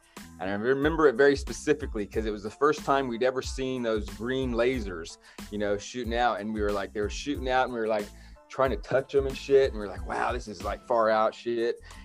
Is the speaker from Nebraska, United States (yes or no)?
no; Florida, United States; also born or lived in Louisiana / Colorado / Oklahoma; DJ name, and I was born in Louisiana. My dad was in the military, so he traveled around. So I was raised in Florida, Louisiana, Colorado, Oklahoma